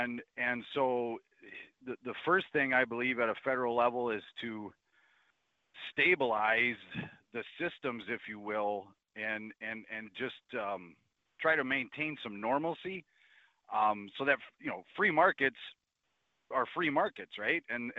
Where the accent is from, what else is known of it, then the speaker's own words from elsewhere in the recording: Upsala, Minnesota, United States; Well, so first of all, it's great to meet a fellow Central Minnesotan. As far as my upbringing goes, you know, Upsala, very similar to Albany